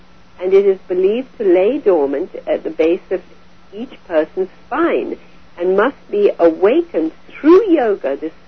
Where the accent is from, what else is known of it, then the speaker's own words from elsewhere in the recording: India; I was born and raised in India, and I was fifth generation born in India, and very, very familiar with Eastern mysticism and Hinduism.